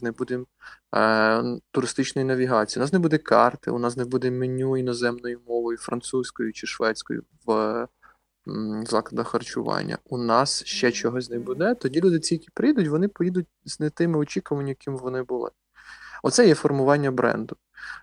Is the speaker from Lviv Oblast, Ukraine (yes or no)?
no; Poltava, Poltava Oblast, Ukraine; Я з Полтави.